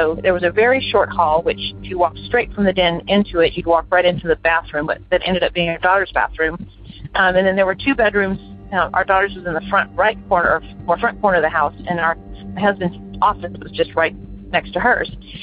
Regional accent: Houston, Texas, United States; I'm from Houston, Texas.

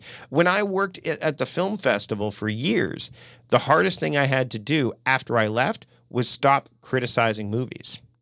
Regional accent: Canada; but when we're speaking Canadian, we don't drop A's at the end of our sentences.

